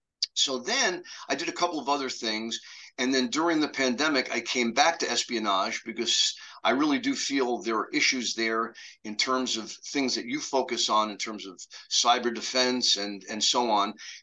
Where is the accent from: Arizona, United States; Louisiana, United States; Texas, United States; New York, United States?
New York, United States; New York City; I grew up in New York City, and I love to write. I wrote plays in elementary school.